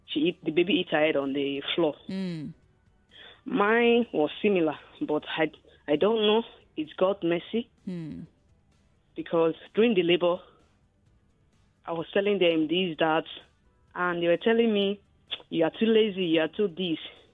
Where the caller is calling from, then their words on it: Ibeji, Nigeria; I'm calling from Ibeji.